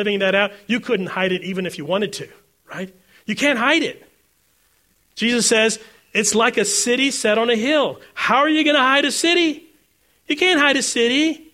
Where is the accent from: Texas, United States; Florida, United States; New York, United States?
Texas, United States; Houston; I grew up in Houston, concrete jungles of Houston.